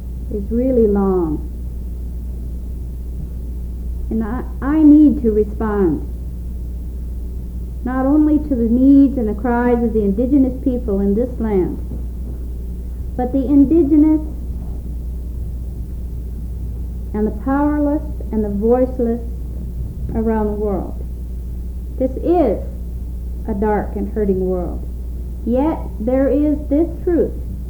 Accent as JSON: {"language": "English", "country": "India", "said": "As an Indian woman, as a Christian woman, I need to proclaim the good news."}